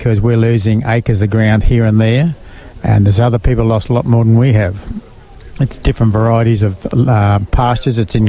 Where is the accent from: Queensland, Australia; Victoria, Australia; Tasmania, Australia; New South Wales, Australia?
Queensland, Australia; Gympie; I'm from the Gympie area. I run cattle down there